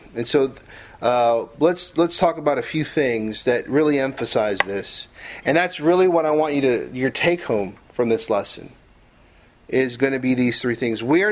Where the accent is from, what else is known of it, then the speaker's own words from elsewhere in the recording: San Francisco, California, United States; And I'm from San Francisco. Yes, we have hills